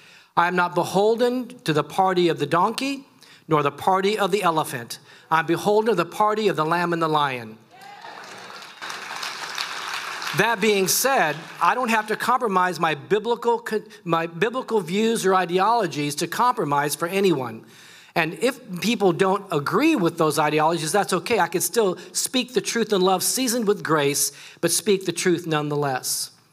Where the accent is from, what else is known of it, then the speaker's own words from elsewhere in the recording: Texas, United States; also born or lived in Japan; this fit, an Asian guy with this name from Texas? Well, it's because my dad was in the military. I was born in Japan. My mother was Japanese.